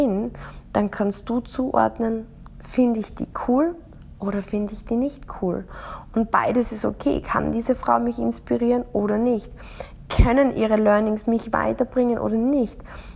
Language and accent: German; Austria; Ich bin in Österreich aufgewachsen. Ich bin ein 80er-Jahre-Kind. Ich bin in den 90er-Jahren in die Schule gegangen. Ich habe maturiert.